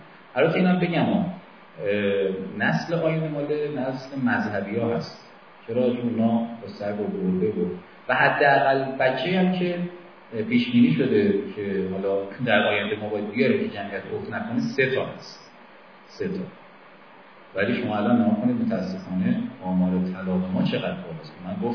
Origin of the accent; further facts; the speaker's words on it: Iran; به عنوان یک ایرانی